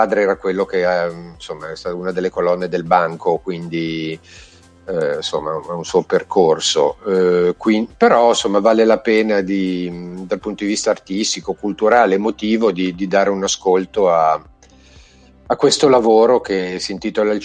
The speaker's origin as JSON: {"language": "Italian", "town": "Bergamo", "region": "Lombardy", "country": "Italy", "said": "Vabbè, sono di Bergamo, che vuoi farci?"}